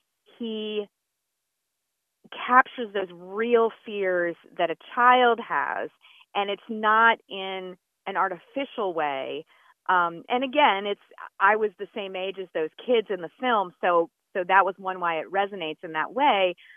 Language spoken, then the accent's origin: English; Pittsboro, North Carolina, United States; I am from Pittsboro, North Carolina.